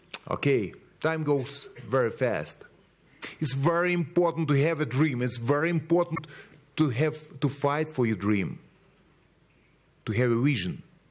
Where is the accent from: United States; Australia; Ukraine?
Ukraine; English is a second language; I come from Ukraine, one of the largest countries in Europe